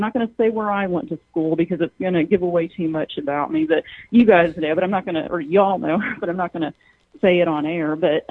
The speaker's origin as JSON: {"language": "English", "region": "the South", "country": "United States", "said": "as a Southerner, it's so easy to be biased, you know, towards us, you know, in this movement"}